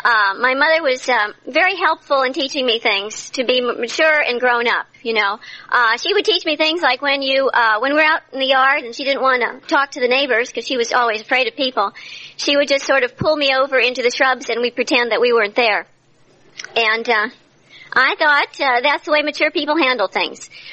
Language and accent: English; Cleveland, Ohio, United States; born there; And my parents were very old world. I was born in Cleveland, and that was another one of my problems. If you came from Cleveland, you'd have my problems, too.